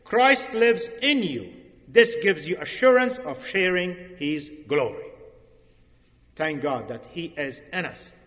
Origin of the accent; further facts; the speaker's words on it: Afghanistan; English is a second language; when I grew up in Afghanistan, when I was grade 3, when I one day went outside and there was machine guns and artillery, army in Kabul, Afghanistan.